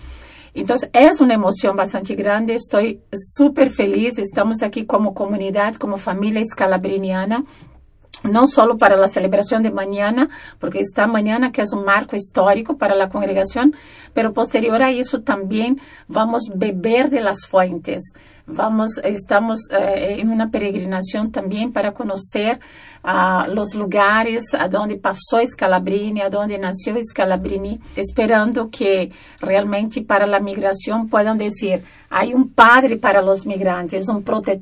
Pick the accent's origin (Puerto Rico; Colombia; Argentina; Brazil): Brazil; Spanish is a second language; now in Ecuador; soy misionera scalabriniana de Brasil, pero vivo en Ecuador como misionera scalabriniana.